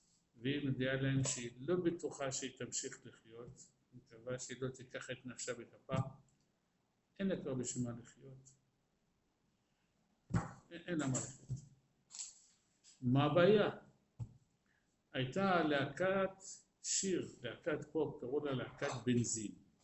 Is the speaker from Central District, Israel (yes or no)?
yes; Netanya, Central District, Israel; אני גדלתי בנתניה.